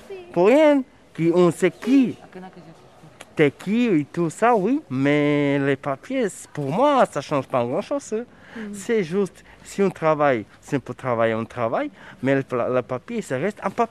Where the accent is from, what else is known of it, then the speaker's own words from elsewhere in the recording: Serbia; now in France; Bon, moi, je viens de Serbie. Là, ça fait déjà plus de 12 ans, à peu près, avec toute ma famille, quasiment.